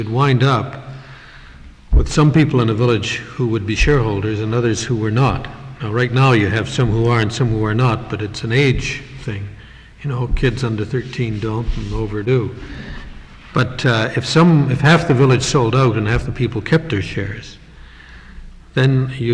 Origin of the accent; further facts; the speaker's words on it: Canada; I come from Canada